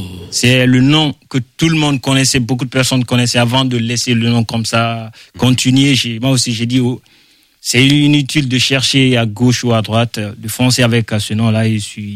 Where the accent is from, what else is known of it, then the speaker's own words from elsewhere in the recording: Conakry, Guinea; French is a second language; now in Paris, France; C'est ça, je vis actuellement à Paris, je viens de la Guinée-Conakry.